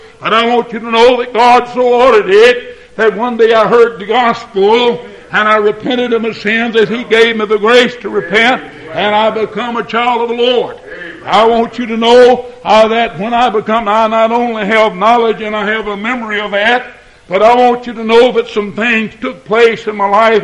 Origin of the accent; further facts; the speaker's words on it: Tennessee, United States; born there; Folks, I was born in Montgomery County, Tennessee, on April the 24th, 1930.